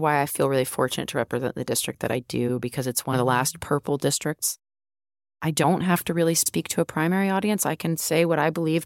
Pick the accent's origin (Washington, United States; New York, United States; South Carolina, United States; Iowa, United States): South Carolina, United States; Charleston; Like I said, I grew up in Charleston, so we're fortunate to have parents here.